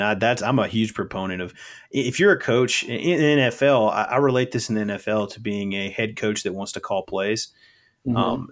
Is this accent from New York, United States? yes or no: no; Memphis, Tennessee, United States; I am from the Memphis area and a big Memphis Grizzlies fan